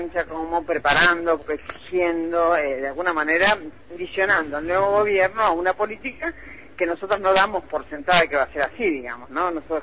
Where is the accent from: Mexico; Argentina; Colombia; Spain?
Argentina; nosotros como sociedad argentina tenemos, digamos, algo que hemos ganado como sociedad argentina